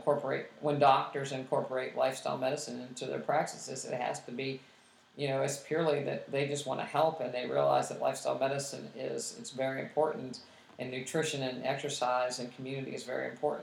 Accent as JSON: {"language": "English", "region": "West Virginia", "country": "United States", "said": "You know, I'm from West Virginia, and, you know, there's nobody in this room right now except Samantha, my dog."}